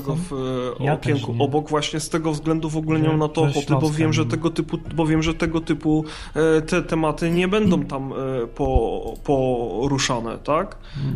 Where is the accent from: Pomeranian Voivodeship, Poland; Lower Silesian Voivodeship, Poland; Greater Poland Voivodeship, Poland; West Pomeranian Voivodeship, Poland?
Greater Poland Voivodeship, Poland; to ja jako wielkopolska pyra w czasach wojny, no, mając do wyboru pomóc tobie, czy pomóc komuś z Wielkopolski, kogo kompletnie nie znam, bym się długo nie zastanawiał.